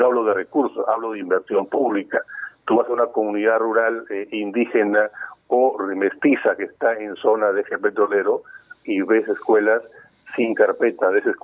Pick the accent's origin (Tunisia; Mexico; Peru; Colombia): Peru; Yurimaguas, Loreto; un diputado de Alto Amazonas, de Yurimaguas, de donde soy en este caso